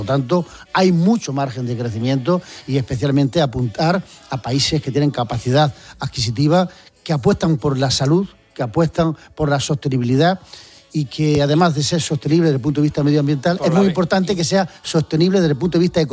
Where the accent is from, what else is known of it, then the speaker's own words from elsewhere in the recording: Jaén, Andalusia, Spain; Los primeros que tenemos que hacerlo somos los de Jaén.